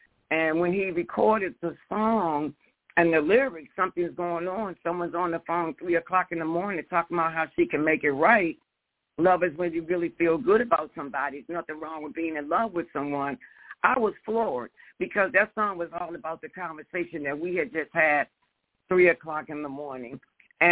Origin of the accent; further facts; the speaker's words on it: Washington, District of Columbia, United States; It talks about my life growing up in Washington, D.C., and how I entered into the record industry